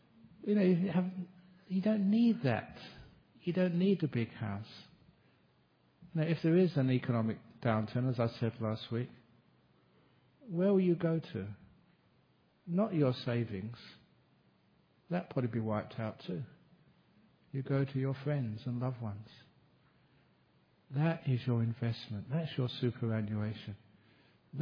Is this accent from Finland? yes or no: no; England, United Kingdom